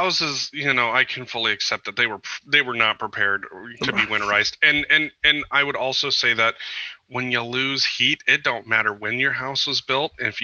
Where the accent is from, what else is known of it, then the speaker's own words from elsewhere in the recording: Montana, United States; I mean, in where I grew up in Eastern Montana, we had this, you know, it was MDU and it was a cold-fired plant.